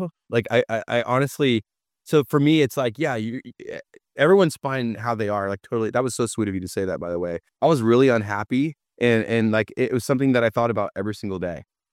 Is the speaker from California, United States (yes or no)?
yes; California, United States; I am. I'm from Northern California, and I can never say the word rural.